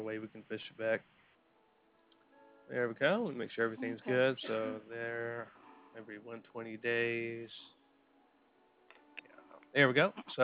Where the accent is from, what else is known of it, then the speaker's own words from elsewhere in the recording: Alabama, United States; Of course, I'm from Alabama too, so.